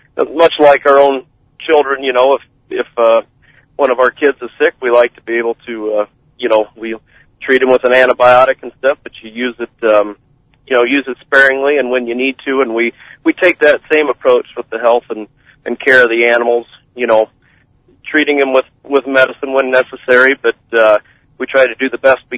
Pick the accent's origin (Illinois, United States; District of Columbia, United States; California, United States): Illinois, United States; Fairbury; Okay. Yes, I grew up in Fairbury in Livingston County, and I went to Prairie Central High School